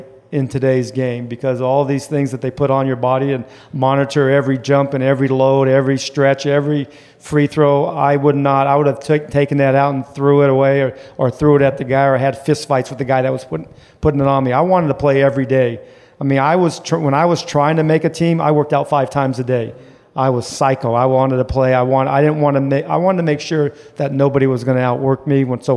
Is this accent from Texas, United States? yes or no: no; Lathrop, California, United States; Lathrop, Manteca. It's about 90 miles north of Fresno.